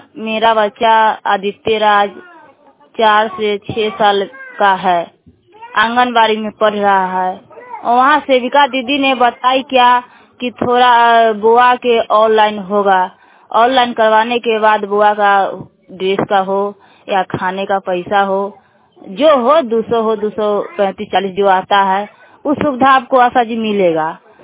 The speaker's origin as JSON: {"language": "Hindi", "town": "Bathua", "country": "India", "said": "बिसंदु बथुआ के रहने वाली हूँ, वार्ड 8 से।"}